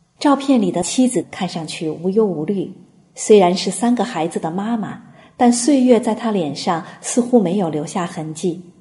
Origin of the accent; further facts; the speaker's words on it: Qingdao, Shandong, China; 我这个从小在海边长大，自认热爱大海的青岛人